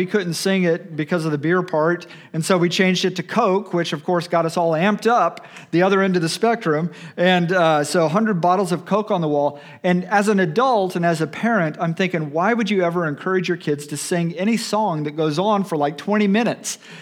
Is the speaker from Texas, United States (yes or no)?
yes; Texas, United States; when I was growing up in Texas, there were certain stretches that were just a really difficult stretch of the trip, just long and straight and flat, not a lot of characteristics around